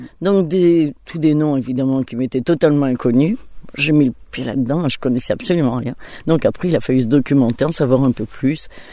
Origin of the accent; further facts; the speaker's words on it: Limoges, Nouvelle-Aquitaine, France; je suis née à Limoges, je suis restée à Limoges